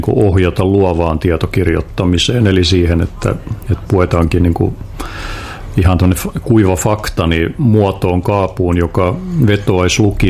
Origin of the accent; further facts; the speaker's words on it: Piikkiö, Southwest Finland, Finland; mä olen varttunut kirjastossa käytännössäni lapsena Piikkiössä kotiseudulla